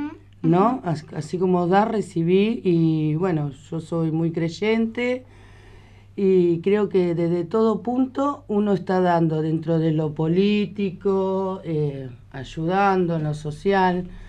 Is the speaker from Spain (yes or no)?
no; Viedma, Río Negro, Argentina; acá en Viedma, yo soy nacida acá en Viedma, criada, digamos, todo